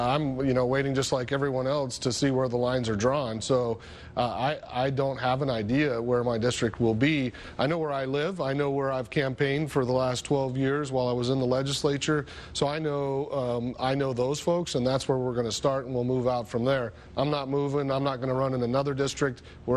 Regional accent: Fallon, Nevada, United States; As you know, I'm from just down the road from where you're at right now. I was born and raised in Fallon, about 60 miles from Reno there. And my family, fourth generation Nevadans

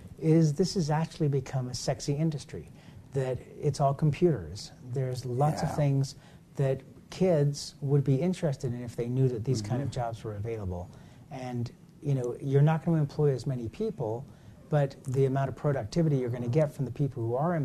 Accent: England, United Kingdom; I was raised in England

